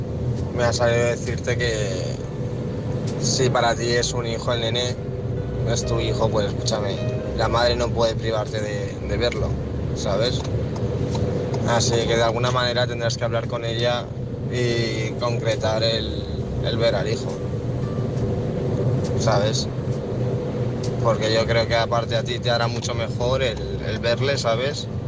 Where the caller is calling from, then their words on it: Valencia, Valencian Community, Spain; de Valencia.